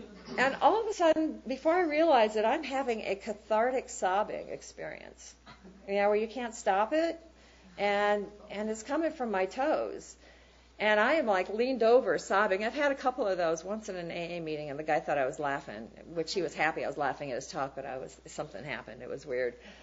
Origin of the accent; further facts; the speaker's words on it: Wisconsin, United States; accent: Midwest; And I was so from Wisconsin, if I was out in the world, because I had that Midwest accent, and they had cheese and, you know, dairy cows.